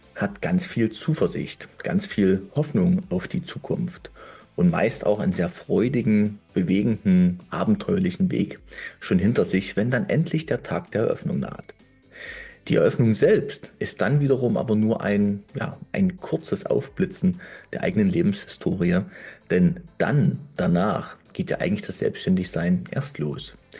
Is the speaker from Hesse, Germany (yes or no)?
no; Leipzig, Saxony, Germany; Zumindest warst du dann in der Stadt, in meiner Heimatstadt Leipzig